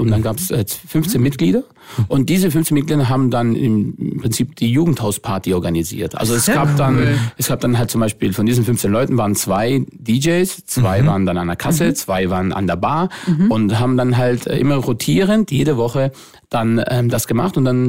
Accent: Baden-Württemberg, Germany; born there; Ich bin ja gebürtig aus dem Schwarzwald.

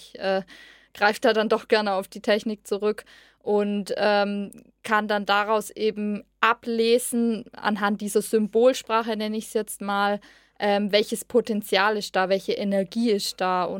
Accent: Bönnigheim, Baden-Württemberg, Germany; ich bin 24 Jahre alt. Ich komme aus Bönnigheim, das ist hier in der Nähe von Ludwigsburg.

